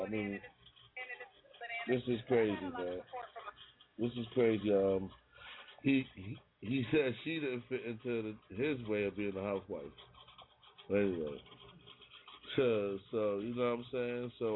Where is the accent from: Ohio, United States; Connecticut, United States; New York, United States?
New York, United States; New York City; I grew up in Spanish Harlem, and I have yet living in Spanish Harlem, I have yet met one homeboy named Zimmerman